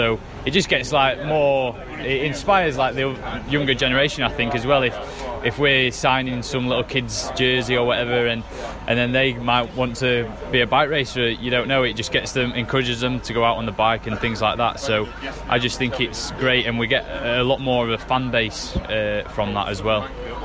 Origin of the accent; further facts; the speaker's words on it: Yorkshire and the Humber, United Kingdom; So yeah, it's great being a Yorkshireman in this race